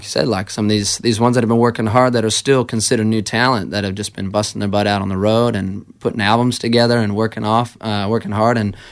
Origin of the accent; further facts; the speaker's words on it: United States; I guess it's difficult for me because I am American